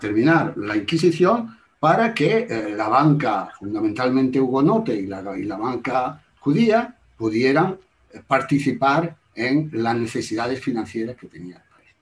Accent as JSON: {"language": "Spanish", "town": "Tetouan", "region": "Tanger-Tetouan-Al Hoceima", "country": "Morocco", "said": "No soy natural de Tánger, sino de Tetuán."}